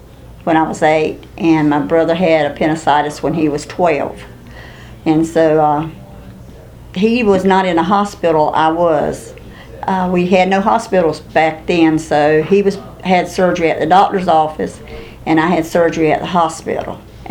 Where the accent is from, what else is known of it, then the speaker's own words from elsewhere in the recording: Sneed's Ferry, North Carolina, United States; In Onslow County, Sneed's Ferry, North Carolina.